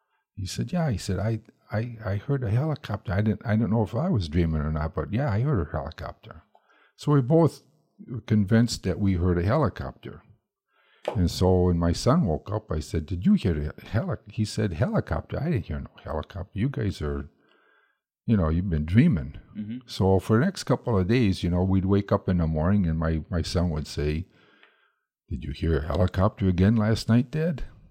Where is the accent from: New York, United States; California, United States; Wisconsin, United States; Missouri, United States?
Wisconsin, United States; Madison; where are you guys from? And we would say we're from Madison, Wisconsin, you know.